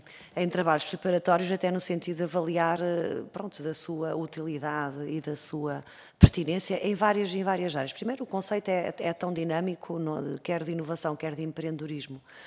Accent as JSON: {"language": "Portuguese", "region": "Aveiro", "country": "Portugal", "said": "sou da região de Aveiro, bastante industrializada."}